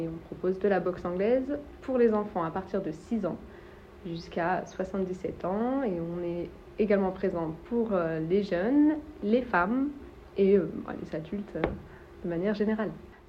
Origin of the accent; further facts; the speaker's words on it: Val-de-Reuil, Normandy, France; J'ai grandi à Val-de-Reuil plus jeune, hein. J'ai fait mes écoles ici.